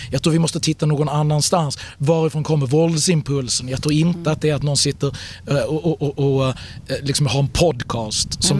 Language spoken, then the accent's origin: Swedish; Malmö, Skåne, Sweden; i Malmö där jag växte upp